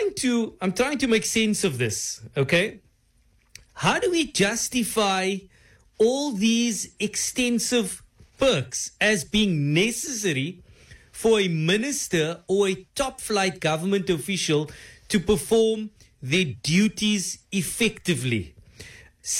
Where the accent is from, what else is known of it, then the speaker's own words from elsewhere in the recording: South Africa; in my opinion as a South African citizen, those perks and those bloated salaries are not justified.